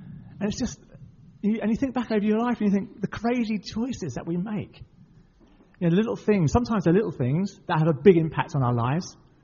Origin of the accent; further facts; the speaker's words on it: Middlesbrough, North East England, United Kingdom; born there; And even though I was born in Middlesbrough